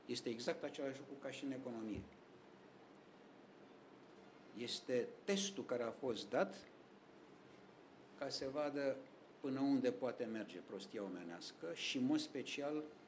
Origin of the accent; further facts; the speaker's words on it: Romania; Pentru că sunt român de-ai tăi.